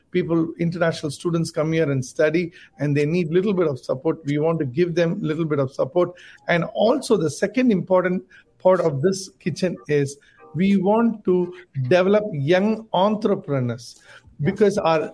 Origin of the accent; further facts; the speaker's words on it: Tamil Nadu, India; English is a second language; And we are from South India, and I'm from a state called Tamil Nadu in southern part of India, and my wife is from Kerala.